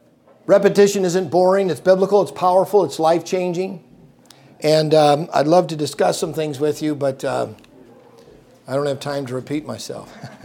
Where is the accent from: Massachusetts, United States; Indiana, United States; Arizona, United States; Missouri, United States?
Indiana, United States; Michigan City; I grew up in Michigan City, and I was driving back and forth to Hiles Anderson to college.